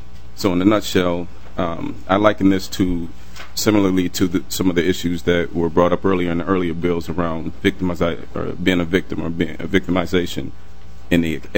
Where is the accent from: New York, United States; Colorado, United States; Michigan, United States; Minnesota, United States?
Minnesota, United States; as an American and as a Minnesotan, that is wrong.